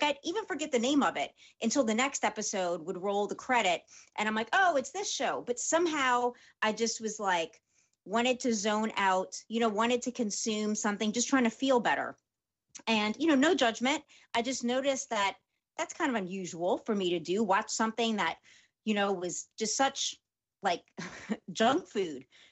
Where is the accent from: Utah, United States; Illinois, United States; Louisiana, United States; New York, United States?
Louisiana, United States; New Orleans; I love Saints football. They're my team. I'm from New Orleans.